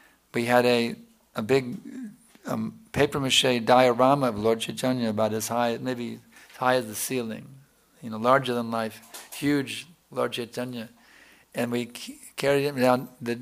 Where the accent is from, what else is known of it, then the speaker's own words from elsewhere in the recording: United States; whatever we loved growing up in America, you know.